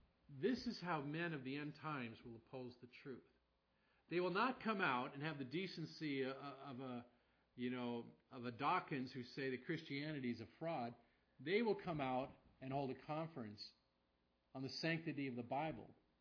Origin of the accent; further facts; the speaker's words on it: San Francisco, California, United States; I grew up in San Francisco, the most liberal city maybe in the country at that time.